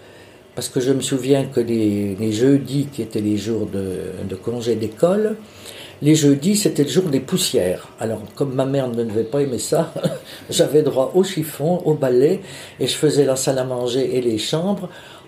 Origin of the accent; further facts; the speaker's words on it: Bourges, Centre-Val de Loire, France; also born or lived in Charleville-Mézières; Je suis née à Mézières-Charleville, dans les Ardennes. Mais je n'y ai pas vécu parce que quand j'ai eu 3 ans, mes parents ont déménagé, sont venus s'installer dans le Berry. Ils sont venus à Bourges.